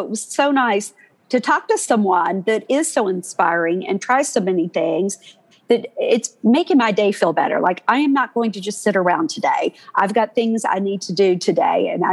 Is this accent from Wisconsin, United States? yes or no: no; Shelbyville, Kentucky, United States; There's a girl from my hometown of Shelbyville, Kentucky